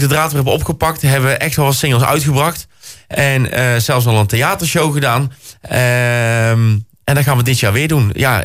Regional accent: Dirksland, South Holland, Netherlands; moved away; 41 jaar oud. Geboren en getogen in Goeree-Overflakkee, Dirksland geboren. Maar ik woon al heel mijn leven in Brabant.

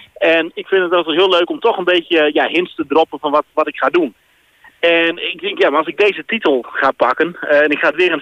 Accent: Nieuw-Buinen, Drenthe, Netherlands; Het Drentse Nieuw-Buinen. Dat ligt precies op de grens van Groningen en Drenthe.

